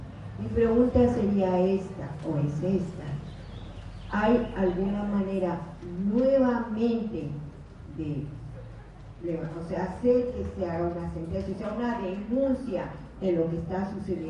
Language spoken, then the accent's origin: Spanish; Nativitas, Mexico; soy de Nativitas